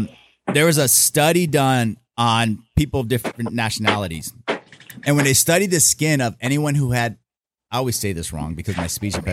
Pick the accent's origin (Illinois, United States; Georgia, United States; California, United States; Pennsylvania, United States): California, United States; Los Angeles; I'm from Cali. I'm from L.A. So, you know, my cousins are all music producers out there.